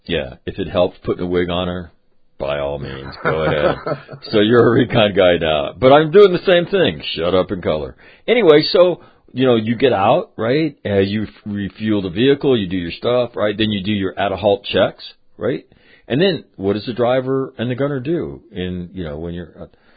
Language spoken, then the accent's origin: English; California, United States; I hate humidity. I've always hated it. I grew up in California.